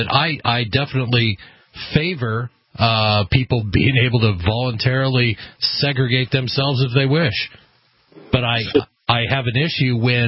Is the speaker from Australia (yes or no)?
no; Oregon, United States; I'm from Oregon. I grew up in a town that had no black people in it whatsoever.